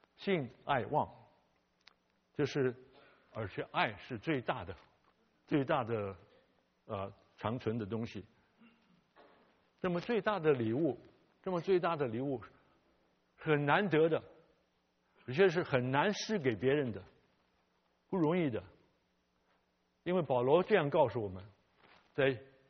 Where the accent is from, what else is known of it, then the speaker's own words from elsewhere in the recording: China; now in United States; 不像我们在中国长大，我是在中国长大，我相信有很多父母亲是在中国长大